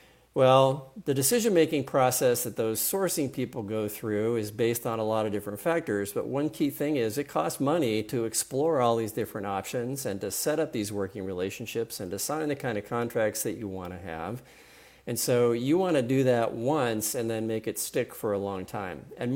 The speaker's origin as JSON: {"language": "English", "town": "San Diego", "region": "California", "country": "United States", "said": "Okay, so I'm at UW, but I got to admit I'm originally from San Diego, and I got only one sports team, and it's a baseball team, the Padres"}